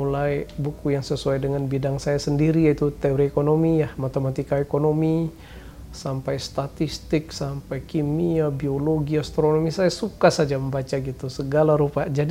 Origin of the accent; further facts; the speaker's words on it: Bangka Belitung Islands, Indonesia; saya ini orang Melayu kampung yang lahir di sebuah kampung kecil di Belitung sana.